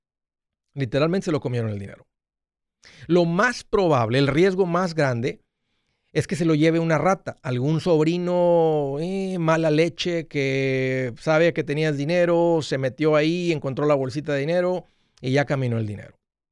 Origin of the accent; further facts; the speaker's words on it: Matamoros, Tamaulipas, Mexico; vamos a decir que eres de un área por donde yo soy, de Matamoros